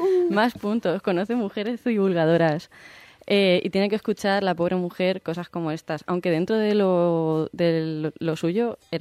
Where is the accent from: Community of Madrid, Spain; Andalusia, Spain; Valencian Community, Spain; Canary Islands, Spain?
Valencian Community, Spain; Valencia; porque soy de aquí de Valencia, por eso digo UNESCO.